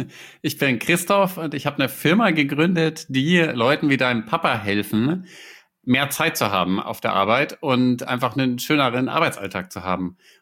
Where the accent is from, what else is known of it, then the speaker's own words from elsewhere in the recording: Bavaria, Germany; Ich komme her aus, bin aufgewachsen in der Mitte von Bayern, am geografischen Mittelpunkt.